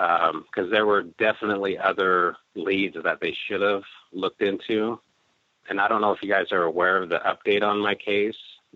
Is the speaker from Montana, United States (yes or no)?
yes; Great Falls, Montana, United States; now in Yakima, United States; I was born and raised in Great Falls, Montana, and most of my childhood was spent there. I moved to Washington State to live with my father in around 1984, 1985, and started going to school here, and I've lived in Yakima ever since then